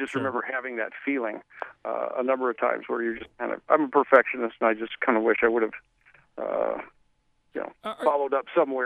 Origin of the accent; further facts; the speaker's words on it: Des Moines, Iowa, United States; Well, I grew up here in Des Moines and started at Channel 8 KRNT back then.